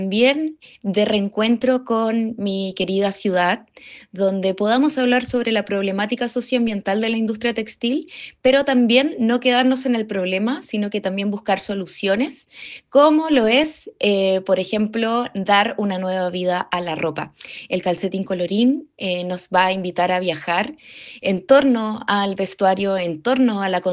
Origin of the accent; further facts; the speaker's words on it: Temuco, Araucanía, Chile; en mi tierra, en mi querido Temuco, y espero también que pueda ser un espacio de reflexión, de cultura y también de reencuentro con mi querida ciudad